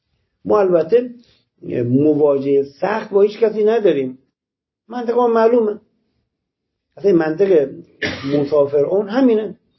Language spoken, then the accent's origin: Persian; Iran; سر این نیست که آمریکا ما ایرانیم